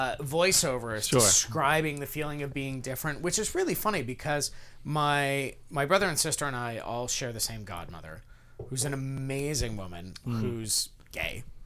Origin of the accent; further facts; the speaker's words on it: Connecticut, United States; growing up in Connecticut, we always had the tri-state area news, so news for New York